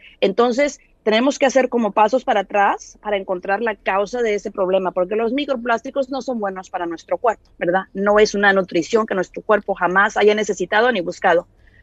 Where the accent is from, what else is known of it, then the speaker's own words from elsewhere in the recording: Monterrey, Nuevo León, Mexico; Les voy a decir, yo soy de Monterrey, decimos mucho, fuera de onda.